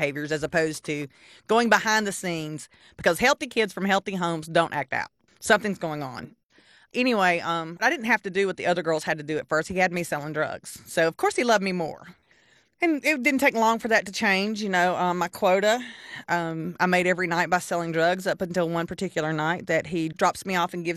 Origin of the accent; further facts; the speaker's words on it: Carrollton, Georgia, United States; also born or lived in Newnan; I was born in Noonan, Georgia, and raised in Carrollton in Atlanta. I was trafficked so much to Birmingham, it became home.